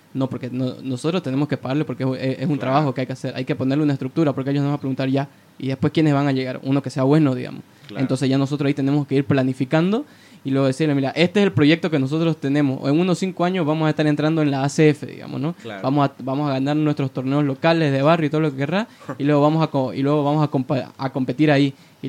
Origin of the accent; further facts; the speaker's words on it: Santa Cruz, Bolivia; Yo siempre, como cruceño, hablando, ¿no?